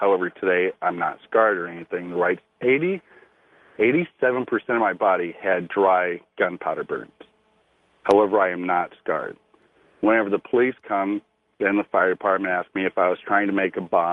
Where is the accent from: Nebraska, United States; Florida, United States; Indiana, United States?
Indiana, United States; Like I said, I'm from Indiana. We have basements, unlike California.